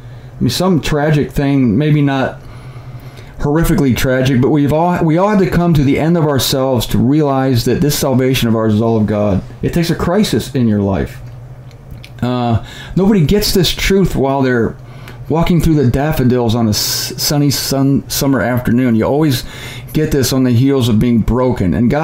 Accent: Ohio, United States; well, I was raised in Ohio, So I know about hard winters. We had that Lake Erie up there

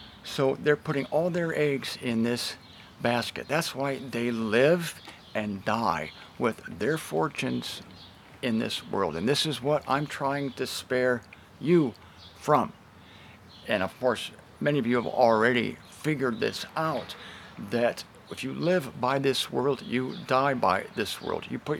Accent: Canton, Ohio, United States; I'm in my hometown of Canton, Ohio, and I'm on a good old front porch.

